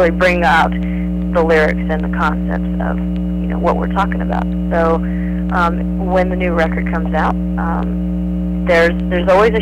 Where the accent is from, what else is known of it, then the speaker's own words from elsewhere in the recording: Florida, United States; being that we're both from Florida.